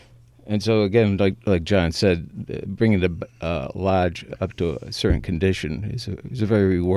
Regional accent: Adams, Massachusetts, United States; We grew up in Adams, Massachusetts, at the base of Mount Greylock.

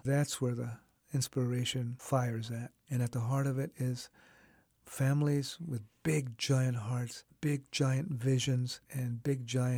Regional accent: California, United States; also born or lived in Fowler; home for me has been all over California. I was born in Fowler, and 30 days later, we hit the road, campesinos, farm workers, and we landed in many places, and one of the places was Escondido, Vista, and Ramona Mountain in San Diego

